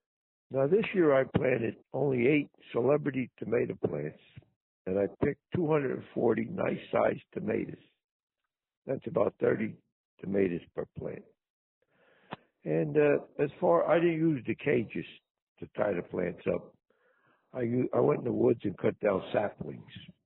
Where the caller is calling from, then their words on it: Mount Arlington, New Jersey, United States; I'm calling from Mount Arlington, New Jersey. Not North Arlington. I'm located by Lake Apacon.